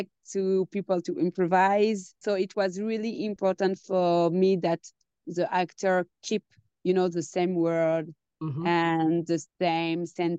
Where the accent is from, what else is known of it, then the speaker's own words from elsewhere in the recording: France; English is a second language; my parents come from Senegal. I was born and raised in France, but with Senegalese background.